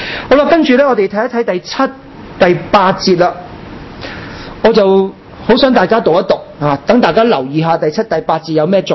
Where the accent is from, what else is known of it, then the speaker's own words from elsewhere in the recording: China; 我们中国人有孙子兵法，他们没有